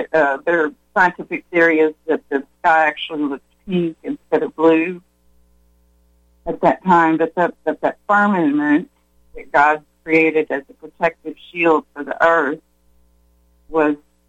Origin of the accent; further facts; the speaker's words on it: Corpus Christi, Texas, United States; I grew up in Corpus Christi, and I've lived through martial law and no electricity, no running water for 2 weeks.